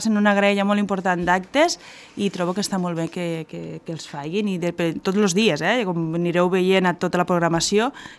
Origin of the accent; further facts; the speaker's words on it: Catalonia, Spain; Només parlarem de Catalunya, de la cultura catalana i de com som els catalans.